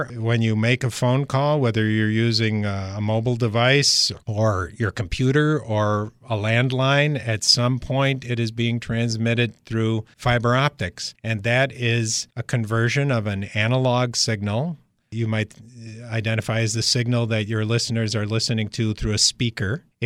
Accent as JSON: {"language": "English", "town": "Redondo Beach", "region": "California", "country": "United States", "tie": "born or raised there", "lives_now": "Rochester, United States", "said": "I grew up in Redondo Beach, California."}